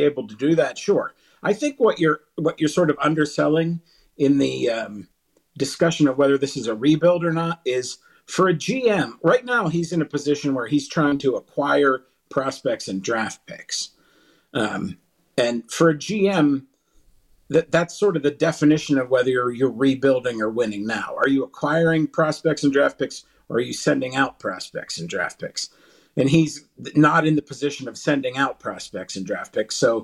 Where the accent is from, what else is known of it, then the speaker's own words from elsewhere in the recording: Greensburg, Pennsylvania, United States; I grew up in Greensburg, so your channels, how well they came in depended on where the signal was from.